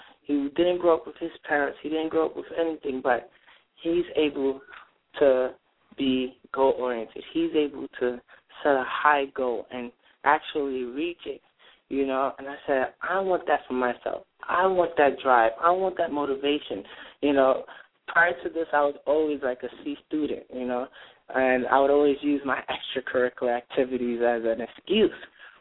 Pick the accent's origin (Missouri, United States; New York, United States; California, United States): New York, United States; Well, my testimony is that, you know, me growing up in Harlem, you know, I did, you know, I was falling into the same trap of, you know, just trying to, you know, fit in.